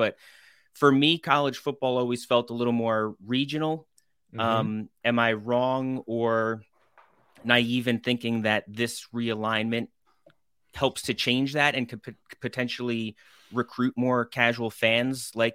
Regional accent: Long Island, New York, United States; I grew up in New York on Long Island, and I went to St. John's.

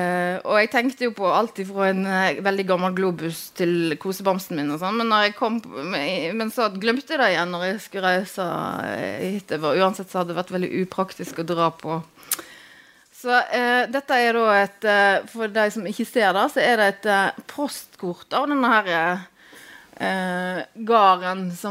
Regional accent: Granvin, Vestland, Norway; moved away; Og den der flyttingen har jo vært påtenkt siden jeg flyttet ifra Granvin omtrent egentlig. Og da tenkte jeg alltid at jeg skulle komme hjem

